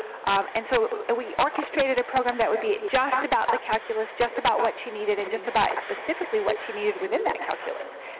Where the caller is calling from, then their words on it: Salisbury, North Carolina, United States; I am actually calling from North Carolina, Salisbury, North Carolina.